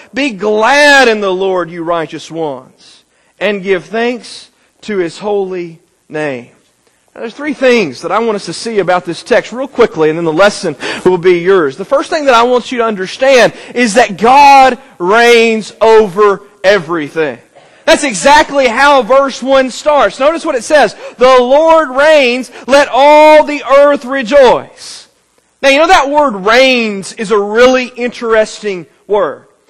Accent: United States; sometimes I get so wrapped up in who I am, even as an American and even as a Kentuckian. Yes, I've been here 2 years. I am an official Kentuckian now.

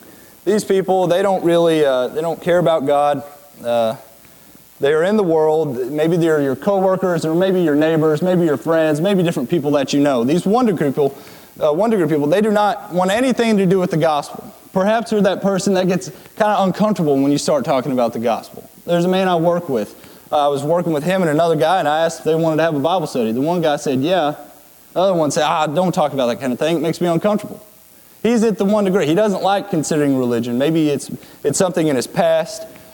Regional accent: Lexington, Kentucky, United States; I'm from Lexington, Kentucky. I worship at Overland Church of Christ in Lawrenceburg.

